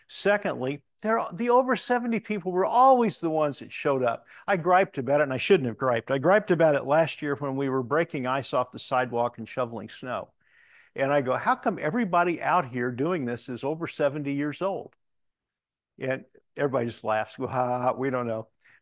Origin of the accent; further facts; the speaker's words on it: Missouri, United States; I was born in Missouri. I was educated through on-campus part of grad school in Missouri.